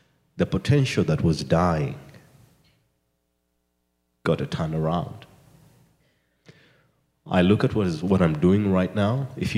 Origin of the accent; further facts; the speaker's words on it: Uganda; See, I come from the Bagisi tribe, and we do some shoulder dancing a lot when we are celebrating.